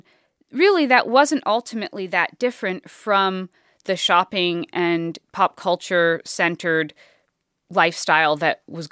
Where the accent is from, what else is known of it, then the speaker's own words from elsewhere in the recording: United States; Americans, and I write as an American, saw themselves as not being political subjects any longer.